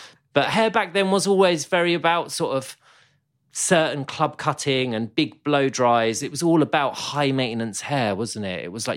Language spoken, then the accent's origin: English; Luton, East of England, United Kingdom; I grew up in Luton, sunny Luton, just north of London.